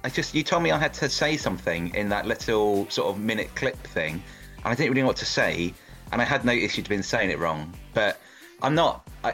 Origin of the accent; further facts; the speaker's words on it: St Albans, East of England, United Kingdom; I grew up near St. Albans, so it wasn't really that big a deal where I grew up.